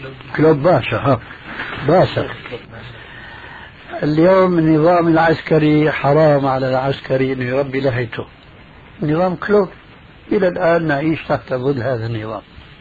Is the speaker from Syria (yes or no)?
yes; Damascus, Damascus Governorate, Syria; لعله تأقلم عندكم كما فعل اخوه عندنا في دمشق